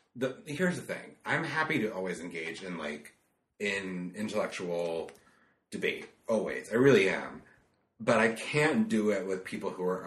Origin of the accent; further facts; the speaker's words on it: New Jersey, United States; I'm from New Jersey. I grew up in a trailer park.